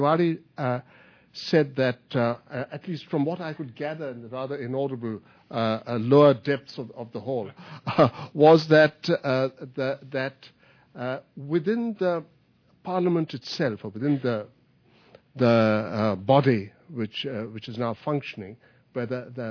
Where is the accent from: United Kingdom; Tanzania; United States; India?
India; I'm a fellow here at USIP. I'm an Indian.